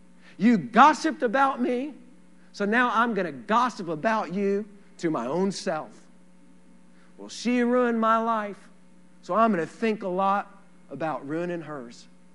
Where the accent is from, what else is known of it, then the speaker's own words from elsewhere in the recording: Texas, United States; as a Texan, I've always thought it was a bowl of chili with no beans, amen?